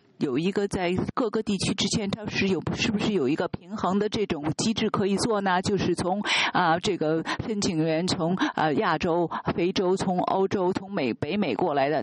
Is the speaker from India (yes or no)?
yes; India; Chinese is a second language; 我们是从印度来的